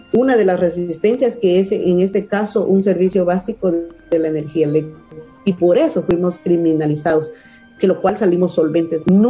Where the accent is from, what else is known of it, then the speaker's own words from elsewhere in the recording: Guatemala; montón de criminalización que hay hacia defensores en Guatemala. Entonces, he sido muy criminalizada en mi país